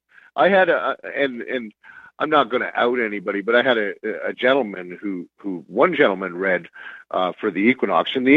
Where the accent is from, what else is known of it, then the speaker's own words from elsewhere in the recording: Canada; hey, listen, just let you know, I'm a writer from Canada.